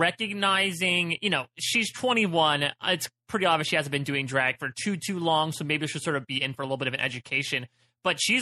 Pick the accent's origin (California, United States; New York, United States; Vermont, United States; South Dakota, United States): New York, United States; And as a New Yorker, I feel like I would be doing a disservice to my city if I did not choose another one.